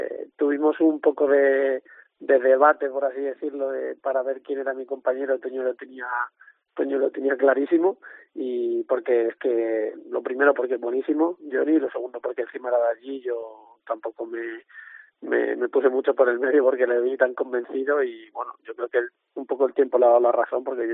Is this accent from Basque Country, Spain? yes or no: no; Madrid, Community of Madrid, Spain; Yo soy de Madrid. Te escuchaba antes, sí, soy de Madrid.